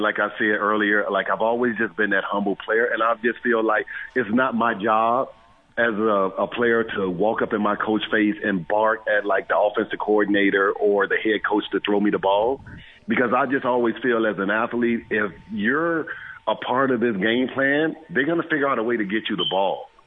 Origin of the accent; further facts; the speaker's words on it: Miami, Florida, United States; It took me back to just like growing up in Miami playing Sandlot